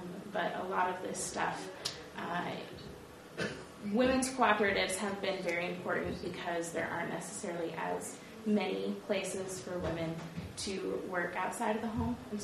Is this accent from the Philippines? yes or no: no; Alberta, Canada; Alberta, Canada, which is where I'm from and where I grew up in the Evangelical Lutheran Church in Canada.